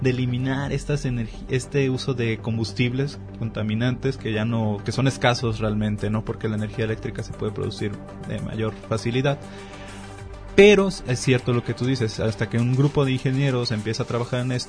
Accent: Mexico; como somos mexicanos

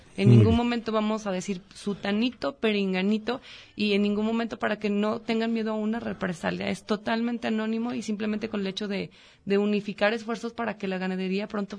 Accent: La Chona, Jalisco, Mexico; Mi casa de enlace, yo soy de La Chona.

